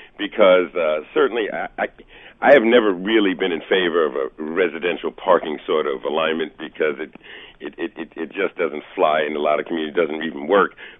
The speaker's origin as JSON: {"language": "English", "town": "Manhattan", "region": "New York", "country": "United States", "said": "I am from Manhattan."}